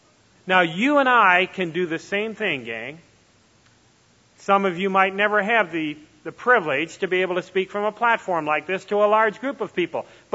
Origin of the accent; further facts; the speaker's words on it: Canada; I'm a Canadian and a member of the Commonwealth countries